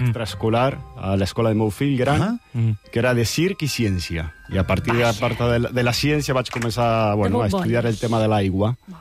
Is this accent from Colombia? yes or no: no; Argentina; jo soc argentí, a Argentina, quan era adolescent